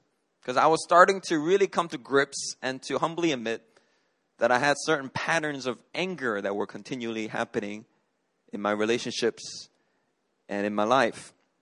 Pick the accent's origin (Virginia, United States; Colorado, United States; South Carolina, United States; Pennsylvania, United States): Pennsylvania, United States; Philadelphia; I grew up in Philadelphia, in America. And there I was taught right away that you don't cry.